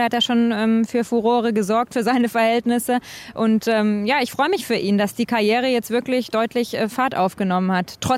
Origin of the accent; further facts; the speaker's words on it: Konstanz, Baden-Württemberg, Germany; ich komme jetzt nicht aus Villingen, genau, sondern aus Konstanz oder Konstanz, wie wir sagen.